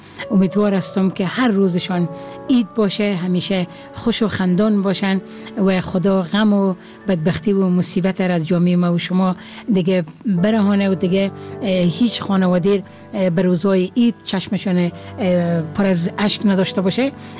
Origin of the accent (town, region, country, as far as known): Herat, Afghanistan; now in Kabul, Afghanistan